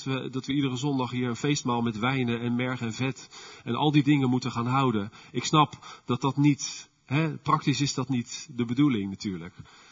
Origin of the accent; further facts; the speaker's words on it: Westland, South Holland, Netherlands; We zijn Westlanders. Dat zit niet zo in ons.